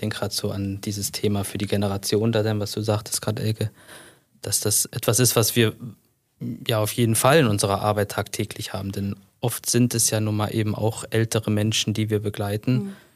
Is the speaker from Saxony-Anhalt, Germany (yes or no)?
yes; Wittenberg, Saxony-Anhalt, Germany; moved away; Ich bin jetzt 23 Jahre aus Wittenberg raus und wenn man dann dort ist, wird man sofort begrüßt und geherzt und alles.